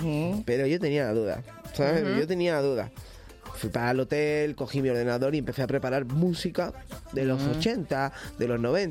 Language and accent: Spanish; Seville, Andalusia, Spain; yo que soy de Sevilla, soy andaluz